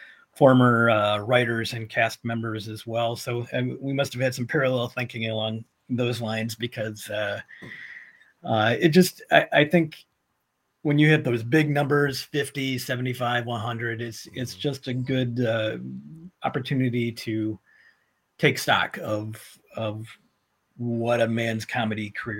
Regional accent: Peoria, Illinois, United States; I'm from Peoria, Illinois, originally, which is not a bad place for comedy people to come from.

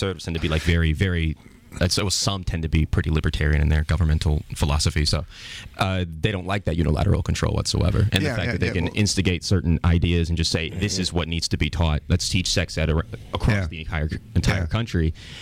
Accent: Chicago, Illinois, United States; Because, I mean, growing up in Chicago, I went through their public education system

